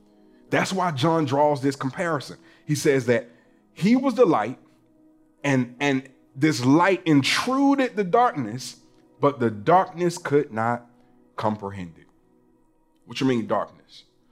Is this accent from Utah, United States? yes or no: no; Atlanta, Georgia, United States; as a true AT alien, born and raised in Atlanta, Georgia, what one word could be used to describe Atlanta?